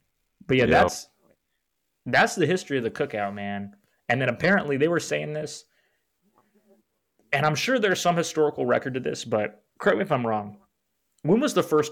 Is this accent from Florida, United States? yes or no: no; California, United States; I mean, I grew up in California though. I lived in Southern California for 18 years